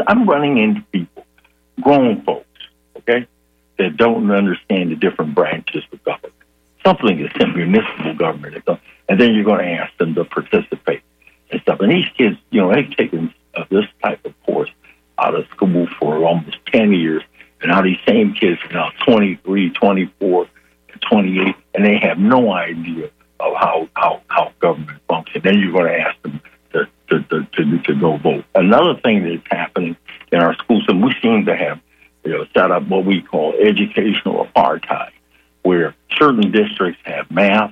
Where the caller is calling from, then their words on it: Gainesville, Florida, United States; I'm calling you from Gainesville, Florida today.